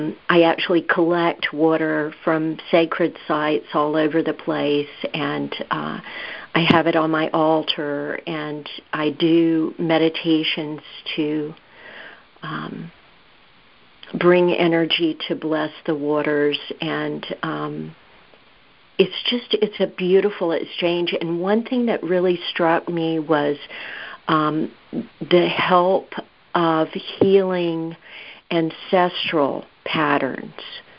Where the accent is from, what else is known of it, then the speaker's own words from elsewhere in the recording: Gulf of Mexico, United States; It was such a gift to me as a child growing up on the Gulf of Mexico.